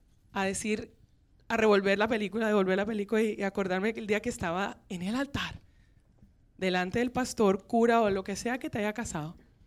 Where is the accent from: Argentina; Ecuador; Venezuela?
Venezuela; moved away as an adult; Somos colombianos también. Bueno, yo soy venezolana, pero criada y de padres colombianos, así que llevo en la sangre la bandeja paisa, el sancocho.